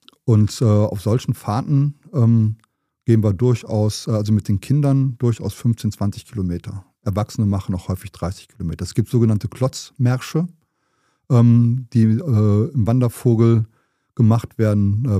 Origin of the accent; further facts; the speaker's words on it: Düren, North Rhine-Westphalia, Germany; ich komme ja aus Düren, das liegt zwischen Köln und Aachen.